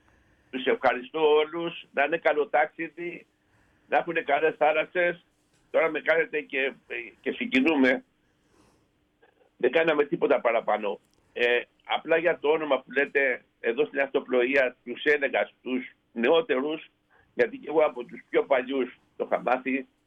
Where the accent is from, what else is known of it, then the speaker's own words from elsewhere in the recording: Aigiali, South Aegean, Greece; Από την Αμοργό είμαι, από την Αιγιάδη της Αμοργός.